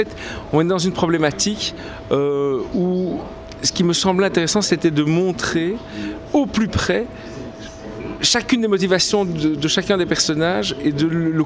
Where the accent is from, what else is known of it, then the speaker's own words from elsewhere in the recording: Belgium; je suis belge, enfin comme elle je suis né en Belgique.